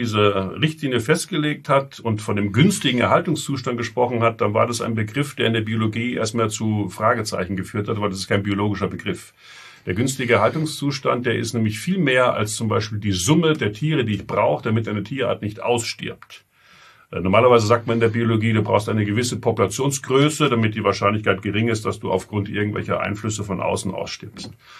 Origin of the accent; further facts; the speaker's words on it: Austria; Bei uns in Österreich haben wir ganz wenige Rudel.